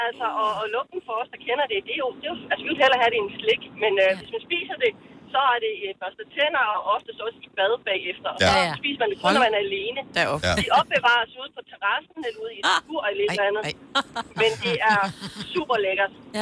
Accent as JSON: {"language": "Danish", "town": "Thyborøn", "region": "Central Denmark Region", "country": "Denmark", "tie": "born or raised there", "also_born_or_lived": "Zealand", "said": "Jamen, jeg er jo født og opvokset i Tiberon, har så boet på Sjælland de sidste 20 år."}